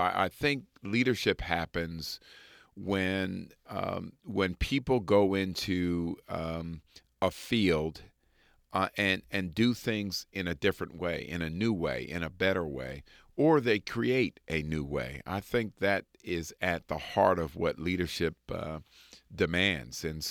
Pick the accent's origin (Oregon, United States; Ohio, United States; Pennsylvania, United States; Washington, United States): Pennsylvania, United States; Philadelphia; Well, I grew up in Philly with one brother and two sisters.